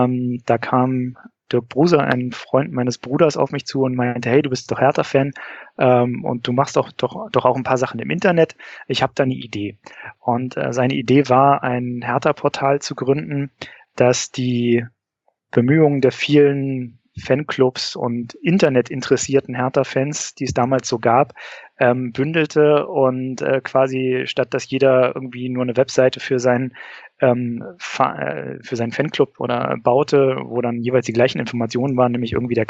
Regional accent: Berlin, Germany; geboren und aufgewachsen in Berlin, geboren 1978, aufgewachsen im Eichkampf, quasi in direkter Nachbarschaft zum Mommsenstadion.

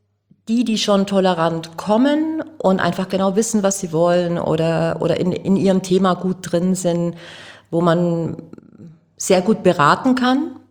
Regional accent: Augsburg, Bavaria, Germany; now in Hamburg, Germany; Ich bin der Bayern-Import hier unter den Kiezmenschen. Ich komme aus Augsburg.

